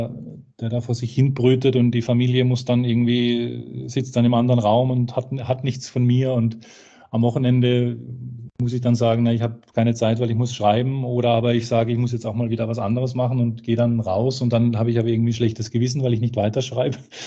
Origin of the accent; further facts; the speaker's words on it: Karlsruhe, Baden-Württemberg, Germany; born there; in Karlsruhe, in meiner Geburtsstadt